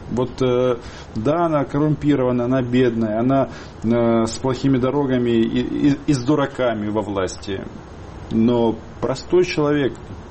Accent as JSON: {"language": "Russian", "country": "Ukraine", "said": "Ну, я украинец"}